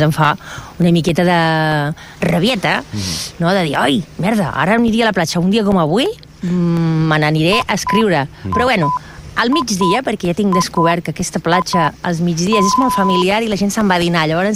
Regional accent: Barcelona, Catalonia, Spain; now in Altafulla, Spain; jo sóc de Barcelona i, a més, fins a venir aquí vivia a Canaletes, o sigui, al carrer Tallers, que està amb Canaletes, o sigui, més centre i més bullici no es pot tenir

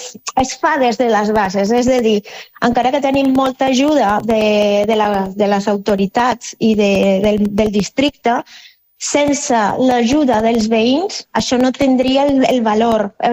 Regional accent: Venezuela; moved away as an adult; now in Barcelona, Spain; fa 20 anys, quan vaig arribar a Barcelona, vaig arribar al barri de Gràcia, perquè jo sóc de Venezuela.

